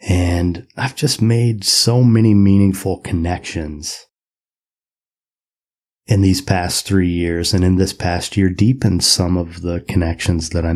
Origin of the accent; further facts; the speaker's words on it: Indiana, United States; also born or lived in Florida; one of the things I talked about was living in Florida and how I was raised in Indiana, but I was never really an Indiana person. Felt like I didn't really belong there.